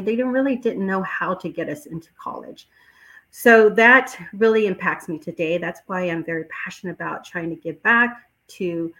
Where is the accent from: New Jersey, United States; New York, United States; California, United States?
California, United States; San Diego; And so I grew up in South San Diego, which is a city called South Bay. It's like 5 miles away from the Mexico border.